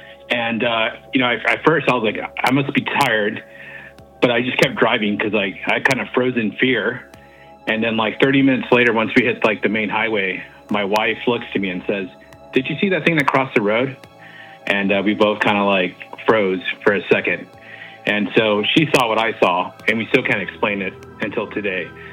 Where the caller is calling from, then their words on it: Irvine, California, United States; from Irvine, California.